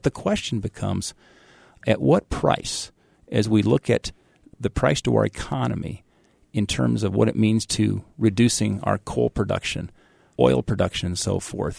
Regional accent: Bozeman, Montana, United States; being part of an executive team in my hometown of Bozeman

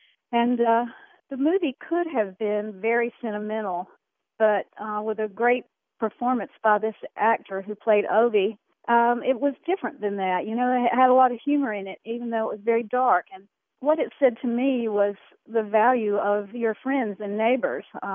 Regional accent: Raleigh, North Carolina, United States; I'm from Raleigh, North Carolina.

